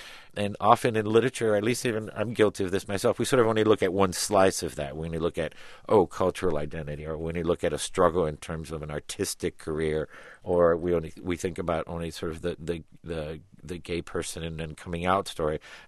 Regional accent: Miami, Florida, United States; growing up in Miami, there was this sense of it was kind of like living between two imaginary worlds.

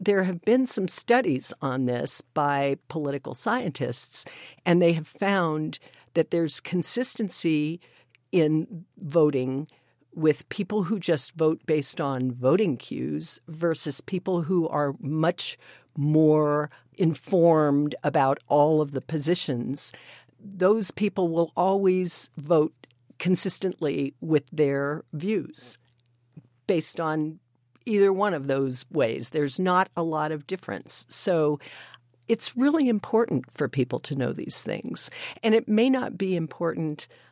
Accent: California, United States; Or, and I'm from California, so I understand that.

